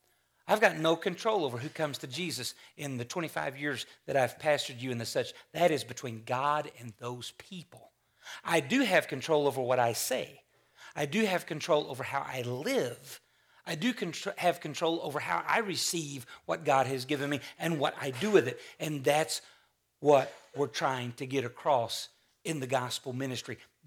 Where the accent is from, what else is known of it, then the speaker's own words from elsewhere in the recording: United States; And for me, as an American, and if you will, a young man in America